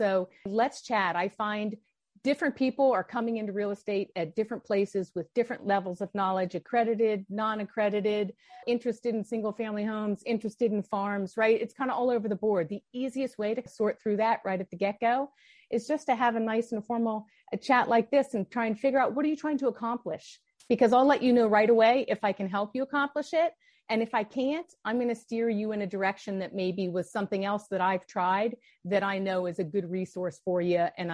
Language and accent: English; Denver, Colorado, United States; So you mentioned I was from Denver, Colorado.